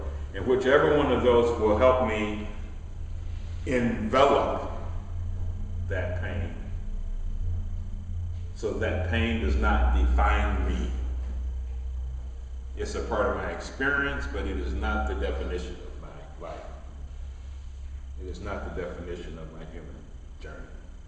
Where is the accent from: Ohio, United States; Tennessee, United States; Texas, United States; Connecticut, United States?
Ohio, United States; Cleveland; I learned to do that growing up in Cleveland, Ohio